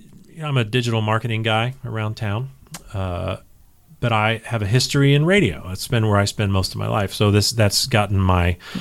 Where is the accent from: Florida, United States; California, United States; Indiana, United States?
Indiana, United States; I grew up in Indiana, so that's not that's not really true.